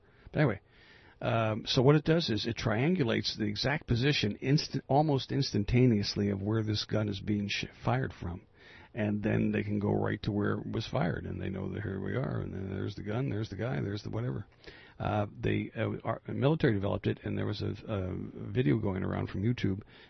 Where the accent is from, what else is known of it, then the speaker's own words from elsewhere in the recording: United States; from a morale standpoint as an American, it was one of the lowest of the low, low periods in my life